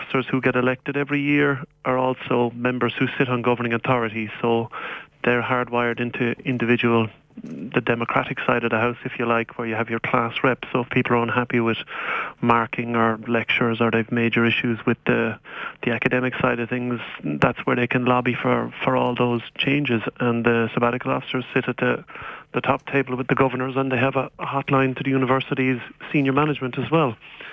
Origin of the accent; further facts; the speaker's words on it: Shannon, Munster, Ireland; Like, I'm from Shannon Town